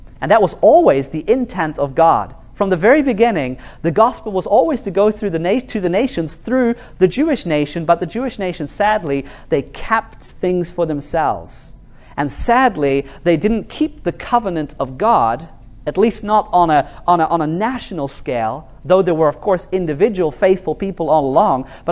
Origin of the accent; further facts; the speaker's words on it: New Zealand; now in Norway; I live in Norway, and I grew up in New Zealand.